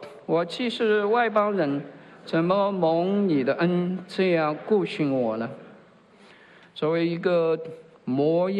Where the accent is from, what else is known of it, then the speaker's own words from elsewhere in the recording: China; now in United States; 我们从中国来到美国，也是背井离乡的外国人，我们在这里也无亲无故